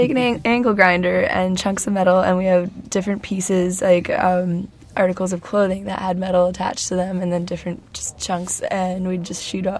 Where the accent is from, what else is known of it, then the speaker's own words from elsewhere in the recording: British Columbia, Canada; Yeah, I'm from up north. I've been living on the island for the last couple of years now.